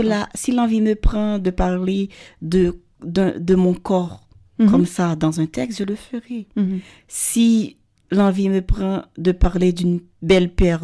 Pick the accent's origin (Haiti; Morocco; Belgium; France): Haiti; Évidemment, je suis haïtienne, donc je suis une rebelle.